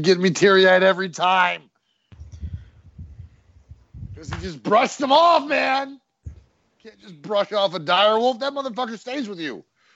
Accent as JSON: {"language": "English", "country": "Ireland", "said": "I'm Irish, man."}